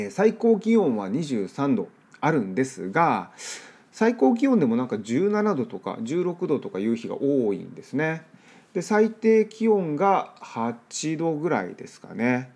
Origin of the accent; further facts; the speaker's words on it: Miyazaki, Japan; now in Los Angeles, United States; 僕の実家が宮崎 でうちの奥さんの実家が沖縄なので